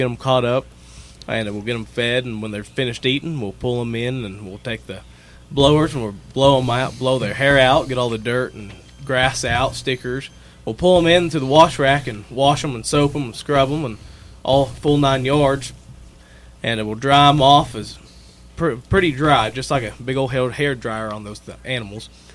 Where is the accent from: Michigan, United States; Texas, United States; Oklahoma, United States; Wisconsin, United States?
Oklahoma, United States; Durham; from Durham, Oklahoma.